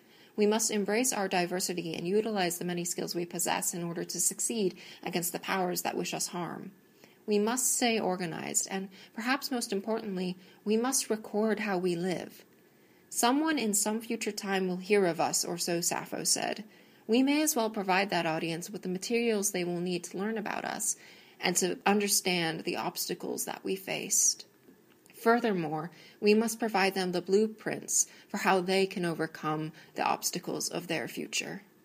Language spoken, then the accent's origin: English; United States; because I am an American preparing to live under a regime